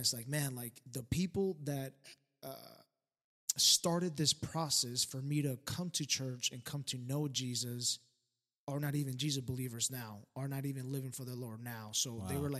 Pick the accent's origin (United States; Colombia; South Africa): Colombia; I grew up in Colombia, South America. I want to say I was a Catholic culturally, you know, that's just what I grew up in.